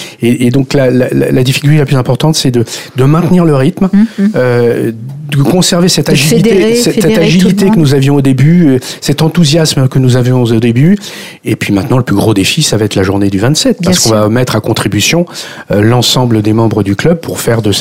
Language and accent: French; Soisy, Île-de-France, France; moi je suis un enfant de Soisy, j'ai grandi à Soisy